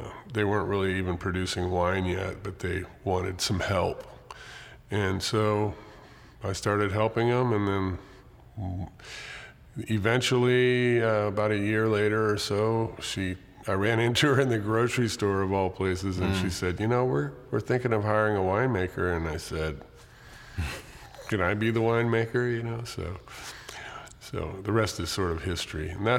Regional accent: Livermore, California, United States; also born or lived in Seattle, Washington; I was born in Seattle, Washington, and but I moved here with my family, you know, my parents when I was a child. So I grew up in Livermore and then started working here.

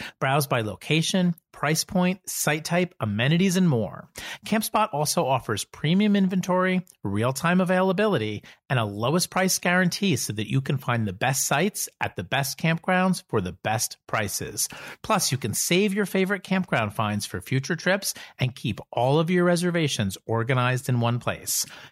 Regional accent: New Jersey, United States; Not going to tell you what it is yet because we're paranoid kids from New Jersey.

